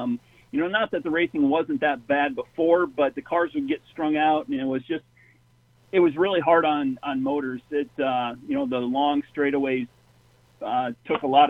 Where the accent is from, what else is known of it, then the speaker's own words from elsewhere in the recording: Jackson, United States; The greatest thing, I grew up in Jackson, and I've been going to the races there ever since I can remember.